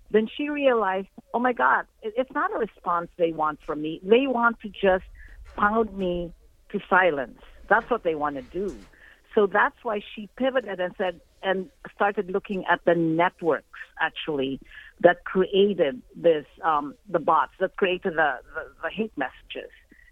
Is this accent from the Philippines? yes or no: yes; Philippines; they do it in countries like the Philippines because we are English-speaking